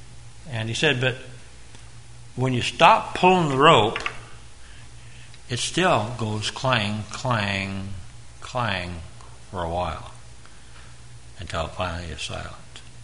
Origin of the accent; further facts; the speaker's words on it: Kelso, Washington, United States; I grew up in Kelso and I was very loyal.